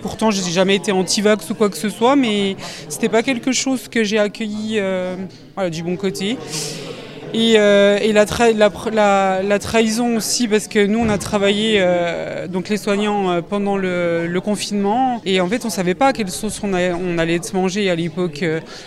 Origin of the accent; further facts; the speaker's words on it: Besançon, Bourgogne-Franche-Comté, France; Et je viens de Besançon.